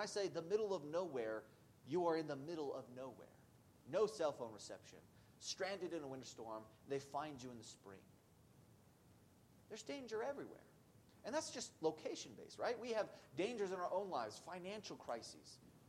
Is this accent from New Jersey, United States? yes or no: no; Cheyenne, Wyoming, United States; Wyoming, we forgot what mountains look like, at least where I grew up in Cheyenne.